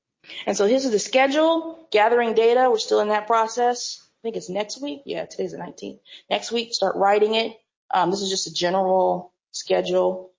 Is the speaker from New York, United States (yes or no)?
no; North Carolina, United States; I'm from North Carolina. They have a lot of two-lane roadways, which is really annoying.